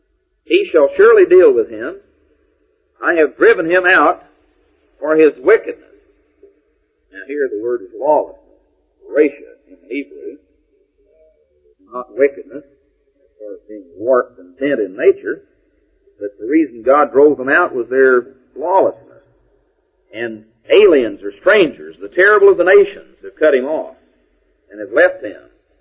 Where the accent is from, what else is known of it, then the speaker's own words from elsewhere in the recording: Texas, United States; You know, I came from East Texas, and driving around down in Lufkin, you get used to those tall, tall, giant pine trees.